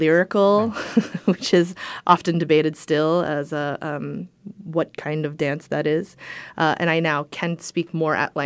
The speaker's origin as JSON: {"language": "English", "region": "New Jersey", "country": "United States", "tie": "born or raised there", "also_born_or_lived": "Seoul, Korea", "said": "I grew up in the middle of New Jersey, and I'm technically 1.5 generation. I was born in Seoul, Korea, but my parents lived in the States."}